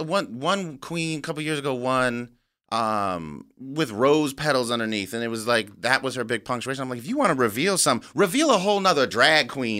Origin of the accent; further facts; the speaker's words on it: Sacramento, California, United States; I'm from Sacramento, so it got me thinking about Sacramento Kings star in the late 90s